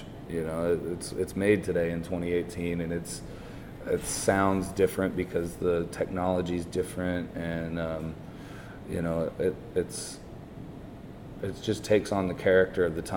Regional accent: Florida, United States; I grew up in Florida, and I started playing the bar scene when I was 10 years old

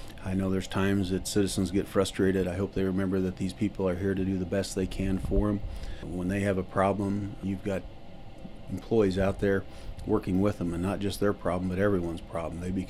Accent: Knoxville, Tennessee, United States; Well, growing up in Knoxville, I worked in the underground construction business.

